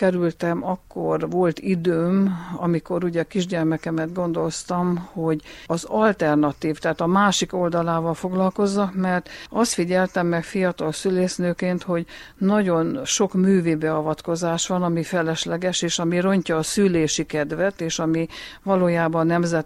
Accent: Transylvania, Romania; Én egy székely asszony vagyok, édesanyja, nagymama.

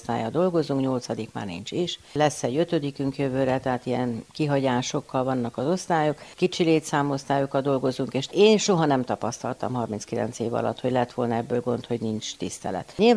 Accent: Cluj-Napoca, Cluj County, Romania; Hát én kolozsvári vagyok

